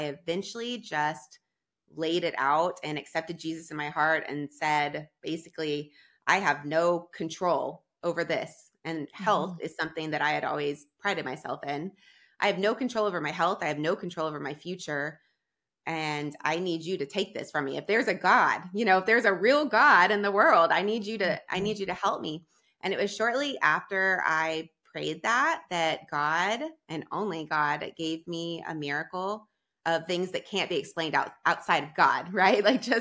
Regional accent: Dallas, Texas, United States; I live in Texas, so in Dallas.

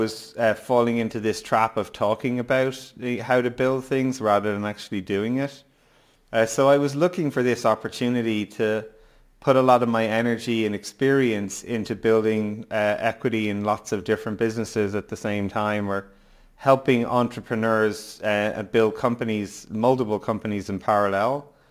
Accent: Skerries, Leinster, Ireland; accent: international; also born or lived in 7 countries; No, I'm Irish. I grew up in just outside of Dublin in a town called Skerries in North County Dublin. But I've lived in 7 different countries for over nearly 5 years. So it's definitely become a international global accent over time.

